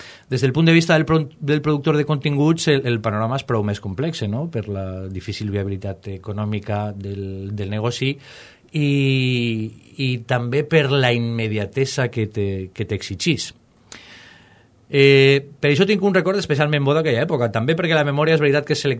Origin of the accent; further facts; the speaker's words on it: Valencia, Valencian Community, Spain; born there; vaig néixer en València, a València en 1971 i soc periodista.